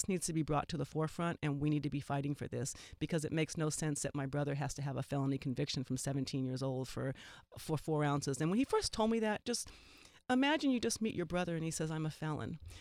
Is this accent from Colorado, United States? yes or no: yes; Colorado, United States; I grew up in Colorado and University of Colorado in a very white world.